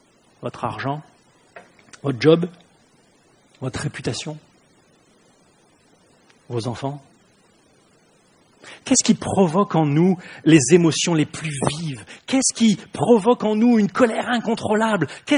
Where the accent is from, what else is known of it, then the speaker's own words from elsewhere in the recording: France; On est français. Ça, c'est plus fort que nous.